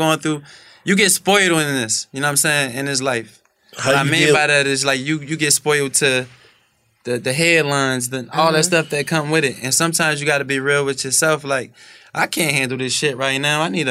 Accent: Philadelphia, Pennsylvania, United States; We come from West

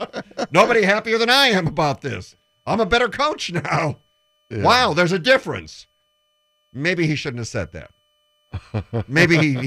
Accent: Phoenix, Arizona, United States; But I grew up in Phoenix.

